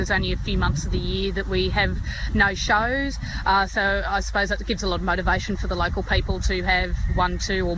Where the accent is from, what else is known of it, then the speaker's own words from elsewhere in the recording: McGrath Hill, New South Wales, Australia; Hi, I'm from McGrath Hill in New South Wales.